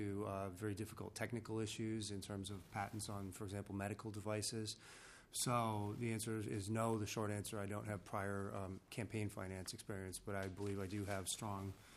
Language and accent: English; New Hope, Minnesota, United States; also born or lived in Washington, D.C.; I grew up here in Minnesota, out in New Hope. Went to Boston College, came back here, went to law school at the University of Minnesota.